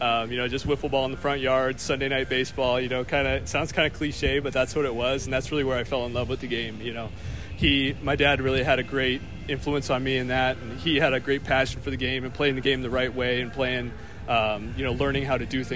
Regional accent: Oregon, United States; we briefly met, him being from Portland. I was from Southern Oregon.

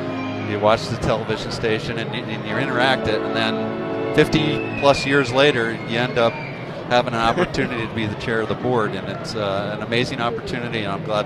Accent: Pennsylvania, United States; And in fact, as a Lehigh Valley, born and raised in the Lehigh Valley, my first kind of foray into PBS 39 as a kid was Sesame Street

